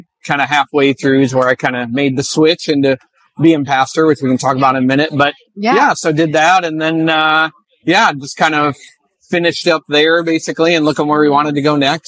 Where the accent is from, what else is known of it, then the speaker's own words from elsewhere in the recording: Iowa, United States; I grew up in Iowa. So, and went to college there, Iowa State University